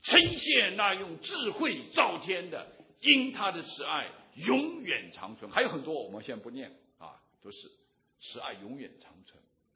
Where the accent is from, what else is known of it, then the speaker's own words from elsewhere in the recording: China; 因为我们中国人都知道自古文人相亲自古就是这样。